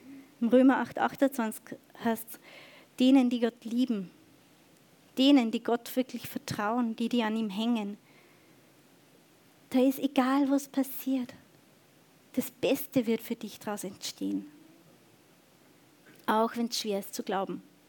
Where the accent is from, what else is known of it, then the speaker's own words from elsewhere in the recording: Bavaria, Germany; ich komme, für alle, die es nicht wissen, ich komme aus Bayern.